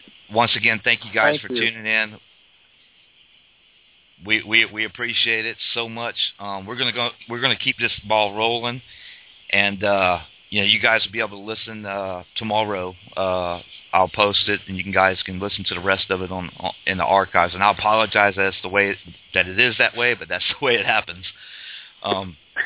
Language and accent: English; Louisiana, United States; I was born and raised down in South Louisiana, and my grandparents would tell us stories.